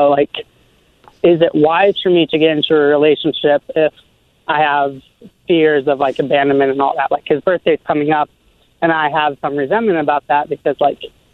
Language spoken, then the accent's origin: English; Ukraine; I'm from a third world country, and I'm from Ukraine, and my birth mom dropped me off at the hospital and signed her away her rights, and I spent 4 years in an orphanage